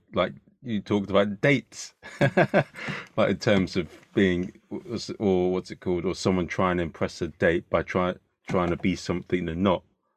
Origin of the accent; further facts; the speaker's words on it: London, United Kingdom; I said I was from London, I was performing there.